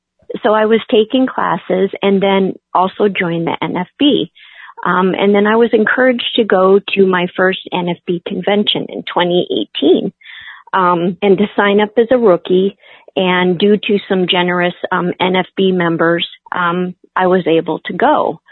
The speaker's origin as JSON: {"language": "English", "region": "Alaska", "country": "United States", "tie": "born or raised there", "said": "and I was born and raised in Alaska, and I live in Anchorage, Alaska"}